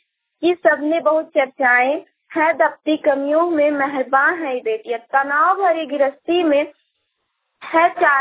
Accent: Ichak, Jharkhand, India; मैं इचाक से हूँ, हजारीबाग जिले के छोटे से गांव इचाक से।

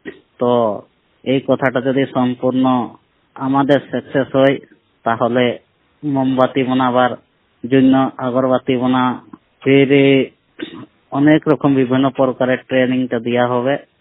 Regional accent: Jharkhand, India; জেলা সরাইকেলা খরসমা থেকে। আমাদের বাড়ি হচ্ছে কুমার রিডিং।

